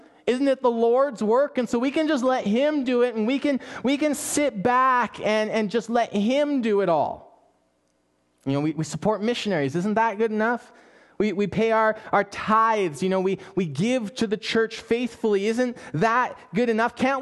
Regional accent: Canada; We're Canadian after all.

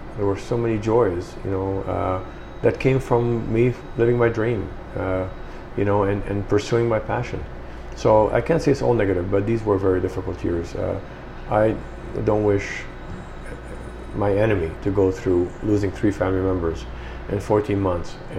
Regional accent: France; we came out of nowhere being Lebanese, growing up in France, and people give us a chance.

